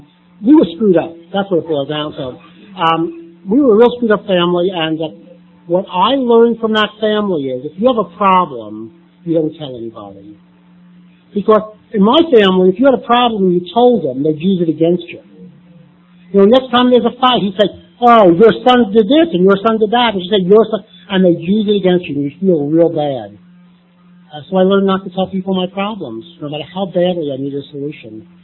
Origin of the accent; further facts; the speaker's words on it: New York City, New York, United States; And I grew up in New York City. I was born during the Second World War.